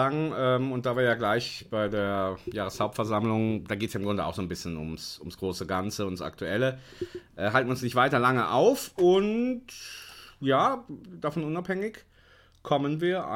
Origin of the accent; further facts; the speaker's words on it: North Rhine-Westphalia, Germany; Ich komme aus der Nähe von Paderborn